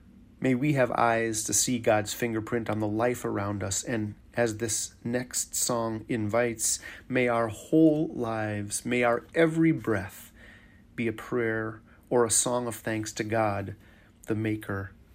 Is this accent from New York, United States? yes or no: no; Alaska, United States; I grew up in Alaska and spent a lot of time outdoors, camping, hiking, picking berries, etc. I would see moose quite often on the trail that I walked each day to school.